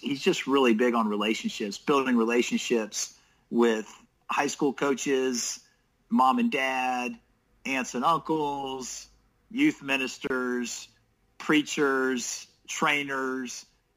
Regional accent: Maryland, United States; I grew up on the East Coast. I grew up in Maryland.

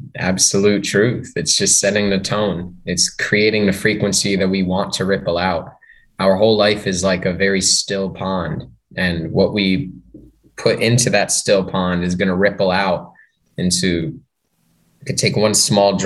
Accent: Plainfield, New Jersey, United States; born there; But I was born in New Jersey, Plainfield, New Jersey.

